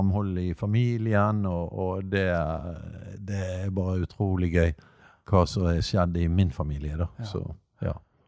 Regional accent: Bergen, Vestland, Norway; Ja, jeg er bergenser. Og Bergen jo med i mitt hjerte, og Brann og alt dette her. Jeg elsker byen vår, og jeg oppvokst opp under Løvstakken. Ja, ja, og gikk på Nykammer skole

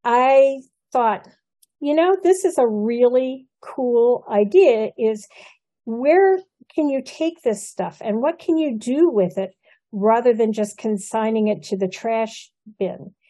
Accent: Midwest, United States; I grew up in the Midwest, where people are pretty much hardworking, nose to the grindstone.

